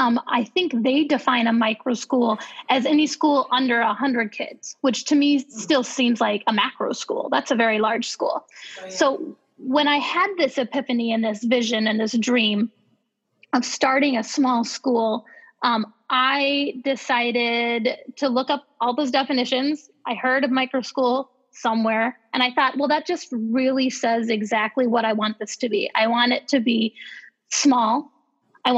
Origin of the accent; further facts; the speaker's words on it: Iowa, United States; now in Woodbury, United States; I grew up in Iowa. Actually, I lived in Woodbury for a small amount of time.